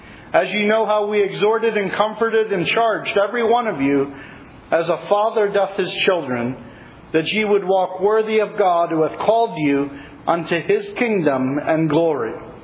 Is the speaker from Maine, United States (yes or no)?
no; Reading, Pennsylvania, United States; I'm from Reading, Pennsylvania.